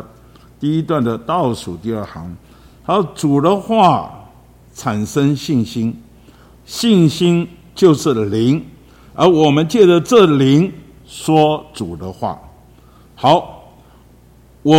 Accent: Taipei, Taiwan; 弟兄们知道我是从台北来的，也很器重我

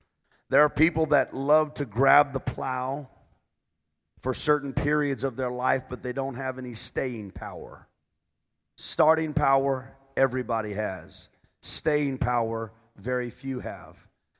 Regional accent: Texas, United States; I was raised right here in South Texas. Seguin, San Antonio, Floresville, Stockdale, all of these little areas, Lockhart, Luling, South Texas.

